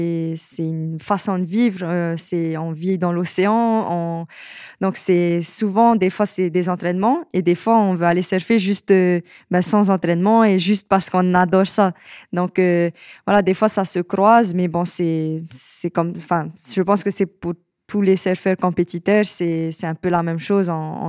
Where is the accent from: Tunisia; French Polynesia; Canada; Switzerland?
French Polynesia; Tahiti; Je suis de Tahiti et je suis surfeuse professionnelle.